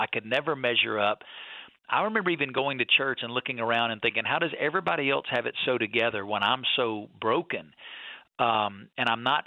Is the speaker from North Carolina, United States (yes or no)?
no; Alabama, United States; I grew up not in Las Vegas. I grew up a long way from Las Vegas in North Alabama.